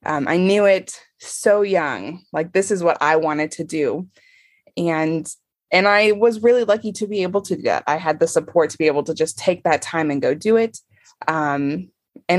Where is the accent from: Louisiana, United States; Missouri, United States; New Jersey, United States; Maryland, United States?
Missouri, United States; Independence; now in California, United States; because we're originally from Independence, right outside Kansas City. And so we come with this little Midwest twist to the beautiful, you know, mountains and trees of California.